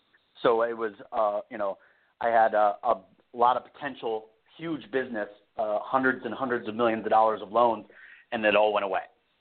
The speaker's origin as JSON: {"language": "English", "region": "Michigan", "country": "United States", "lives_now": "Las Vegas, United States", "said": "I'm from Michigan, so I'm out. And I just moved to Vegas."}